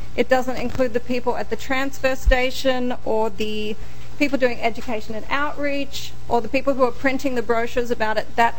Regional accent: Australia; I was trying to place where your accent was from. So I'm just going to say, I'm from Australia.

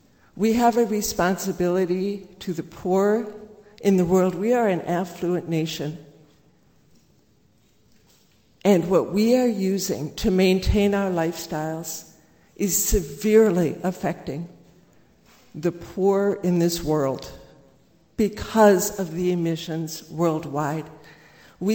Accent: Clear Lake Township, Minnesota, United States; I'm from Clear Lake Township. I can see the power plant stacks from my front yard.

